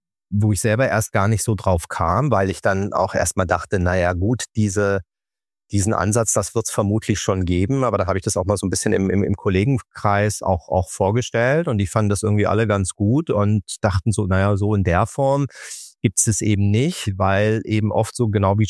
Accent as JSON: {"language": "German", "town": "Karlsruhe", "region": "Baden-Württemberg", "country": "Germany", "tie": "born or raised there", "said": "Ich bin hier in Karlsruhe groß geworden und ansässig."}